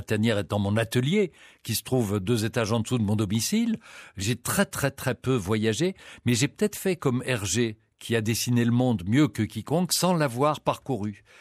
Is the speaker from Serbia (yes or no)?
no; Ixelles, Brussels-Capital Region, Belgium; Je viens d'Ixelles et je me trouve actuellement boulevard Reyes, dans cet admirable bâtiment des années 70, hein, qui s'appelle la cité de la RTBF.